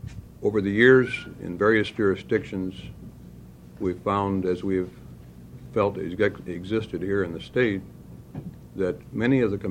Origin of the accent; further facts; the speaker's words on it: Eugene, Oregon, United States; from Eugene.